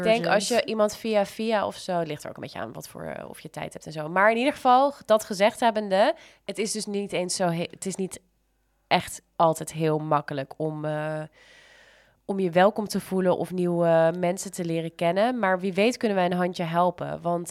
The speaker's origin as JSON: {"language": "Dutch", "country": "Netherlands", "said": "Wij denken als Nederlanders volgens mij allemaal super open-minded en verwelkomend te zijn."}